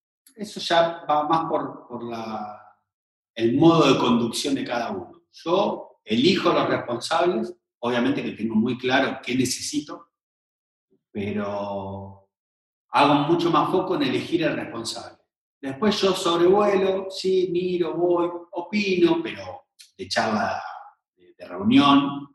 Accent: Buenos Aires, Argentina; imaginá, yo soy de Buenos Aires, te conozco

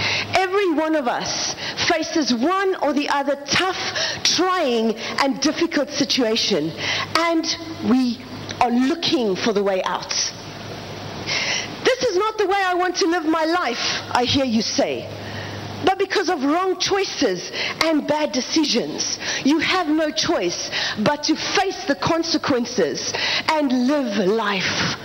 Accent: South Africa; I am from South Africa

